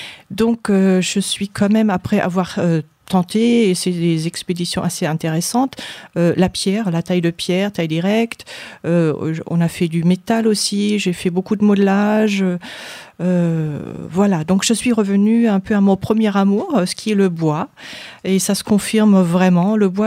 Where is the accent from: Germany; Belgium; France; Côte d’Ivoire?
Germany; French is a second language; Donc, je suis née en Allemagne, je suis donc allemande.